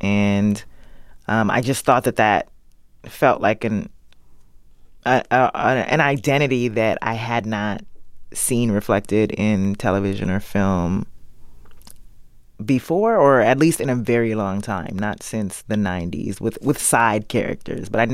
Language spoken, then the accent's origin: English; Maryland, United States; no one cared that I came from Maryland